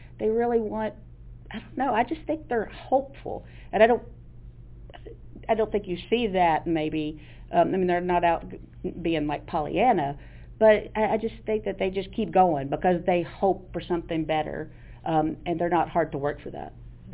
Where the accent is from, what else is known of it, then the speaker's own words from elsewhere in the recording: Kentucky, United States; Russell County.